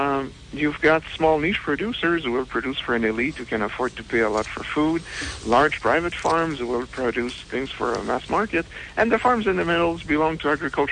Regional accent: Canada; And as a Canadian, you know, it would make it easier for us Canadians to sell products in the United States

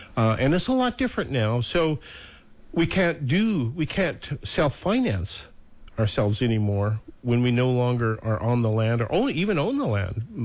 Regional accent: Montana, United States; When I grew up there in Montana on my grandparents' farm, there were no ag loans.

